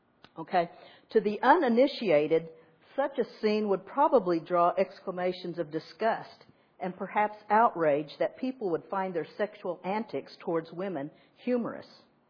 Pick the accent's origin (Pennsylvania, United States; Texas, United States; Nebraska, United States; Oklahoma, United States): Oklahoma, United States; I'm Choctaw from Oklahoma, and we have a saying in Oklahoma that every day is a good day.